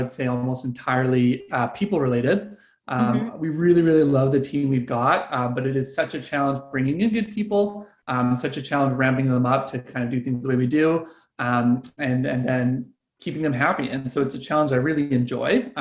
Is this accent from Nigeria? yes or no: no; Vancouver, British Columbia, Canada; Yeah, so I'm based out of Vancouver, BC in Canada, currently calling in from our cabin just a little bit outside of that, out in the woods, but I'm a Vancouver local.